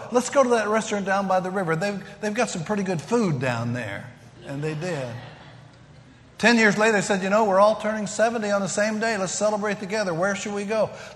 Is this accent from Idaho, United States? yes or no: no; Kentucky, United States; even though I'm from Kentucky and even though I'm 72 years old, you'll listen.